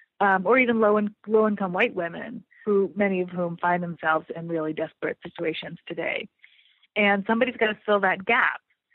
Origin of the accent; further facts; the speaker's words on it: Vermont, United States; I'm from Vermont.